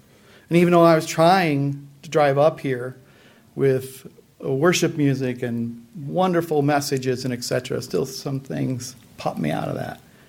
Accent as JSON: {"language": "English", "region": "Midwest", "country": "United States", "tie": "born or raised there", "said": "This reminds me of something from my childhood growing up in the Midwest. We have something there called humidity that you don't really have too much out here."}